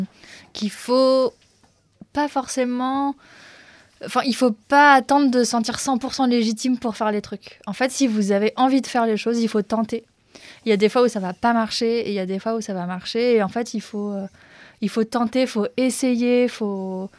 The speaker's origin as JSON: {"language": "French", "town": "Compiègne", "region": "Hauts-de-France", "country": "France", "tie": "born or raised there", "said": "parce que j'ai grandi à Compiègne."}